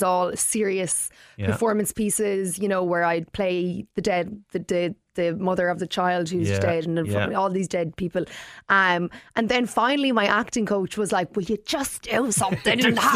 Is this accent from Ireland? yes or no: yes; Limerick, Munster, Ireland; And to be at home as well in UCH, only down the road, I'm from Limerick, is incredible.